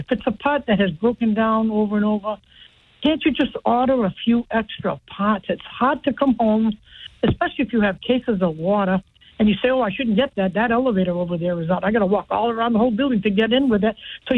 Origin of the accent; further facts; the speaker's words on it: United States; born there; I said, but I have a right to move. I'm an American-born citizen. I have rights.